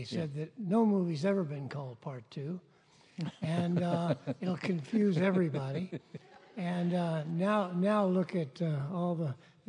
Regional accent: Oklahoma City, Oklahoma, United States; I'm from Oklahoma City.

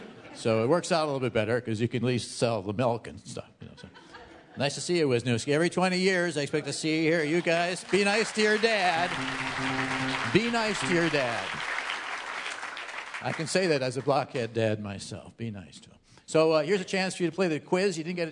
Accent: Milwaukee, Wisconsin, United States; Yeah, well, I'm from Milwaukee, you know. Yeah, the south side, so I know how to do that.

